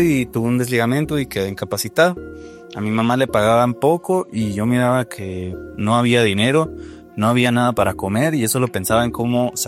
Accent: Nuevo Laredo, Tamaulipas, Mexico; Soy de Nuevo Laredo, Tamaulipas. Vengo de una familia grande. Mi mamá, mi padrastro, que es como mi papá, y mis 5 hermanos. Éramos pues muy pobres

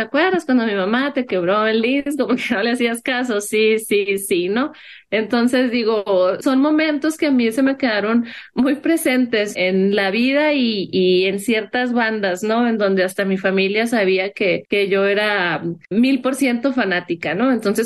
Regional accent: Sonora, Mexico; yo soy de Sonora, yo vivo en Sonora, y era difícil en esos tiempos conseguir las grabaciones

